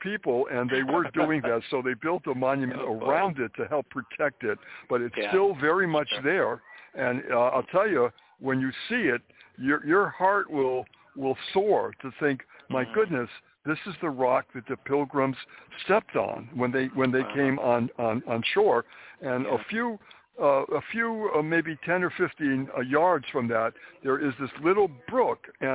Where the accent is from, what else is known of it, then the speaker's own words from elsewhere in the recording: New England, United States; So my point is that I was brought up in New England